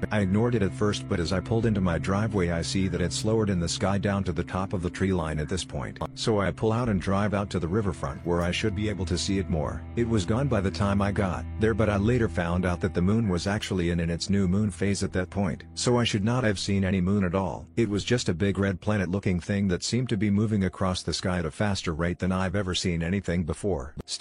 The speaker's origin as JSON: {"language": "English", "region": "North Carolina", "country": "United States", "tie": "born or raised there", "said": "on the farm where I grew up in North Carolina."}